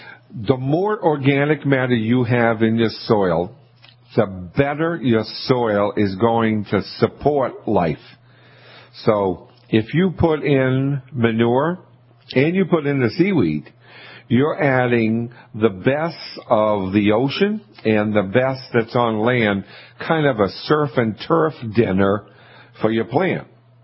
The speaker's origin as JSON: {"language": "English", "town": "Scituate", "region": "Massachusetts", "country": "United States", "tie": "born or raised there", "said": "I grew up in Scituate, Mass., which is between Cape Cod and Boston."}